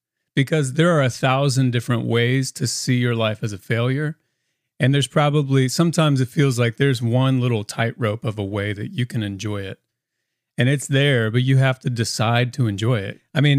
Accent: Indiana, United States; moved away; But I grew up in Indiana playing classical piano

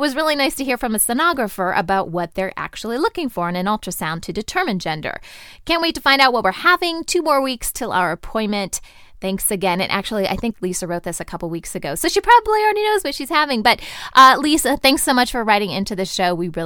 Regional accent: Ohio, United States; I'm actually from Ohio, too. So shout out to my peeps.

